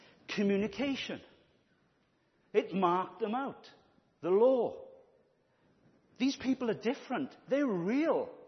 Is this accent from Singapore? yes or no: no; Merthyr Tydfil, Wales, United Kingdom; And Merthyr people would have said bought. I'm from Merthyr, so I'm mocking myself, really.